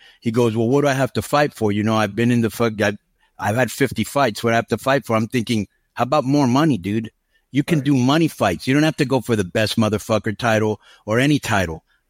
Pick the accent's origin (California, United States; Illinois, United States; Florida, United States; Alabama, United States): Florida, United States; Miami; I'm picking Florida, number one, because I'm from Miami.